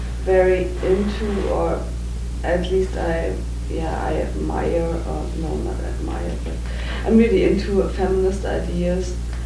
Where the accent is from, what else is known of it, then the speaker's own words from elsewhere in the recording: Germany; I come from Germany originally.